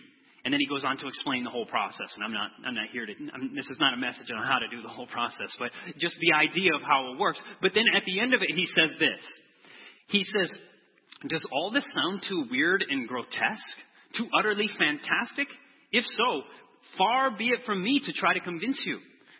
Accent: Michigan, United States; I'm originally from Michigan, and we wanted to go back and be able to spend some time with the family and so forth.

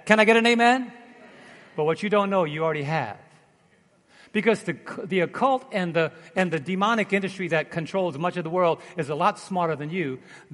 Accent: Brooklyn, New York, United States; I'm from Brooklyn.

